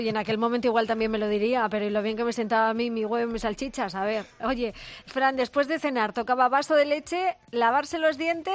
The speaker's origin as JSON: {"language": "Spanish", "region": "Castilla-La Mancha", "country": "Spain", "said": "mi pueblo era la patacoja, yo que soy de La Mancha."}